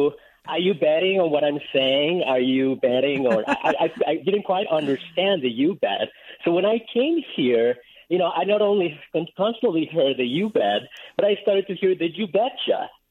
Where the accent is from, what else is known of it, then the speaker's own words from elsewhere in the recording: Mexico City, Mexico; moved away as an adult; I'm originally from Mexico City.